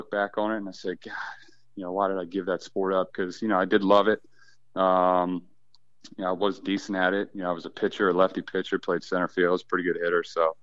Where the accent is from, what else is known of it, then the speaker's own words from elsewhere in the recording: Hyattsville, Maryland, United States; I wanted to stay home. I wanted to play in front of my hometown, family, friends. You know, I went to Dematha right in Hyattsville, which is down the street from Maryland.